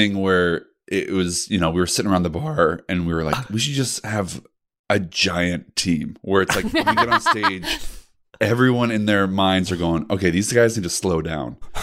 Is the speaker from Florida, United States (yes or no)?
no; Naperville, Illinois, United States; I was raised out in the burbs of Chicago, Naperville, if you've heard of it.